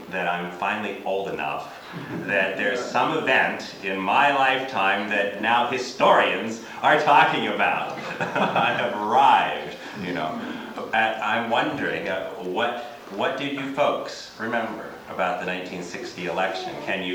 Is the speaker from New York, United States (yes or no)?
yes; New York City, New York, United States; I'm from New York City, where I'm a church historian with Auburn Theological Seminary